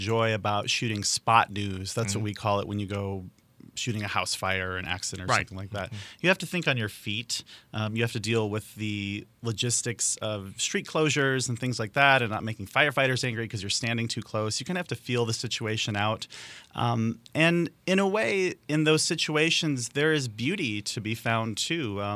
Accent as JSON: {"language": "English", "town": "East Chicago", "region": "Indiana", "country": "United States", "tie": "born or raised there", "said": "Born and raised in East Chicago, and I've always been fascinated with light."}